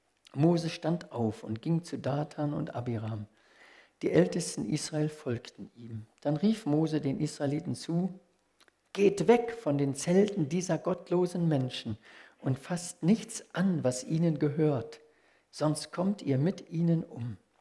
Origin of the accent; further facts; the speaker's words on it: Johannesburg, Gauteng, South Africa; Ich bin in Johannesburg aufgewachsen